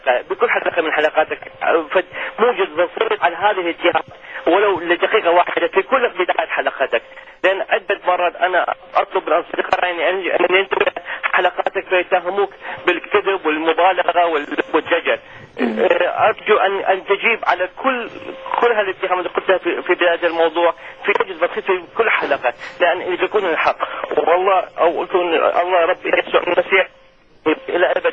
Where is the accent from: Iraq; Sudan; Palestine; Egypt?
Iraq; انا مسيحي من العراق، انا احكي لك تجربه خاصه بي كمسيحي بالعراق في دوله اسلاميه.